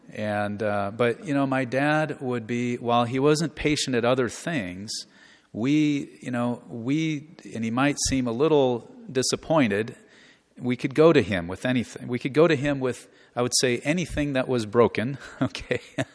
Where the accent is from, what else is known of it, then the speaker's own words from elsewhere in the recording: Omaha, Nebraska, United States; They lived up in Omaha. I grew up in the Millard area.